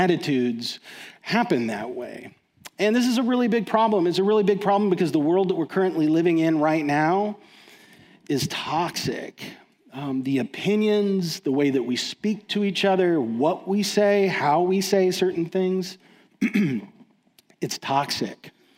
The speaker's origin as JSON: {"language": "English", "region": "Texas", "country": "United States", "said": "Now, I'm from Texas."}